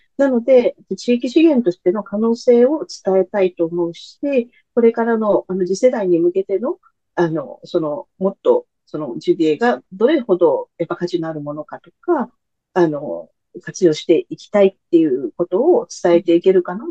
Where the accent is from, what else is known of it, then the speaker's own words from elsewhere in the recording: Okayama, Japan; もともとは地元岡山のそういう、こう、害獣だったり捨てられてるお肉がたくさんあるっていうので